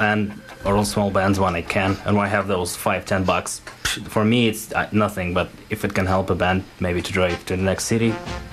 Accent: Russia; born there; English is a second language; I was born in Russia

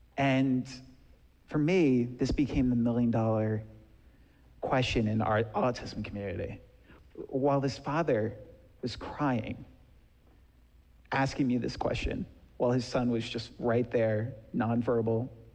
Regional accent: New Jersey, United States; Born and raised in New Jersey, they took me to see some of the best physicians, the best therapists, and the best people in our tri-state area.

